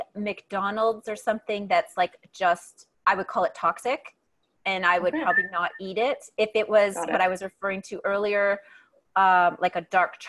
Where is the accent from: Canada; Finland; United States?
Canada; Sault Ste. Marie, Ontario; now in Costa Rica; I'm from Sault Ste. Marie in Northern Ontario, and I live now in Costa Rica on the ocean in the jungle.